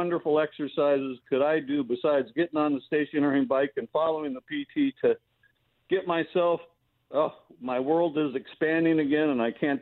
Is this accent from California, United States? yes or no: yes; California, United States; The San Fernando Valley. I'm a Valley boy.